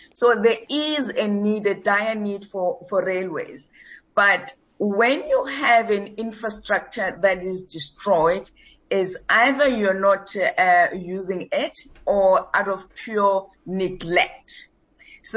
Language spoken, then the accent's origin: English; Springs, Gauteng, South Africa; I come from Springs.